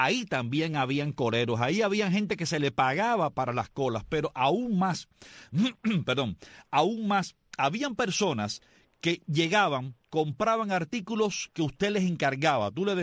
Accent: Havana, Cuba; yo vivía en La Habana. En esa época, bueno, soy nacido en La Habana

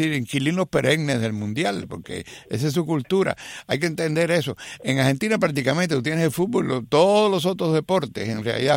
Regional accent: Cuba; yo soy cubano

